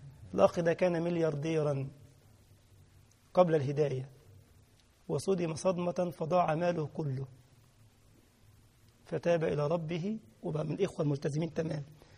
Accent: Egypt; بس في لحوم عندنا في مصر، لحوم تاكل تاكل تاكل.

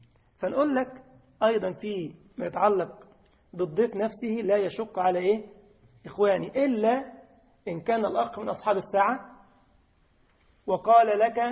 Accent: Egypt; تفاح عندكم في الجزائر يا شيخ، انما عندنا في مصر كلها شغاله على الخرفان

